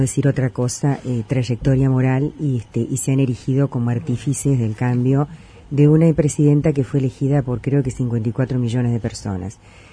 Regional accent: Uruguay; nosotros como uruguayos no podemos seguir haciendo lo mismo

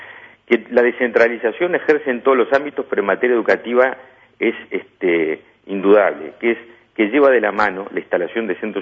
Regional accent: Montevideo, Uruguay; las que provenimos de familias de Montevideo

